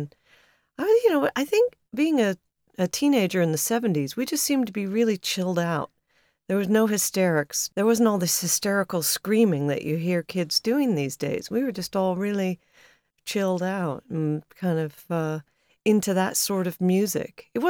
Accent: England, United Kingdom; You know, we're from England.

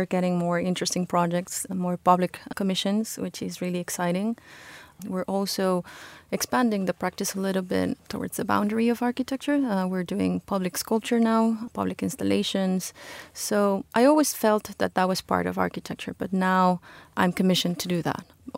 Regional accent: Mexico; the pavilion has a Mexican spirit because I'm Mexican. I grew up in Mexico, so that might be reflected somehow.

